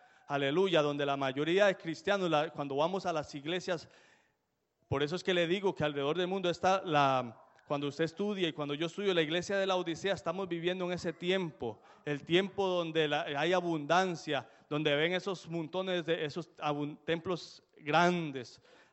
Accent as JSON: {"language": "Spanish", "country": "Costa Rica", "tie": "born or raised there", "said": "Allá en mi país, en Costa Rica, es muy frío, donde nosotros vivimos es campo, y allá no teníamos duchas como aquí"}